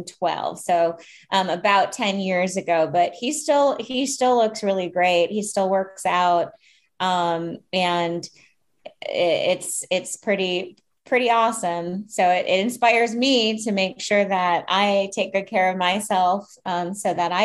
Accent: Minneapolis, Minnesota, United States; what it was like for me to be … growing up in Minneapolis

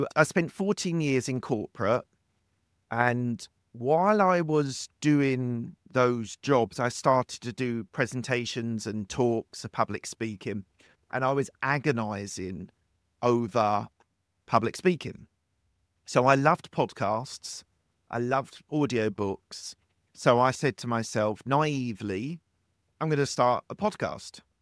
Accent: London, United Kingdom; I'm from West London, just outside London in the UK.

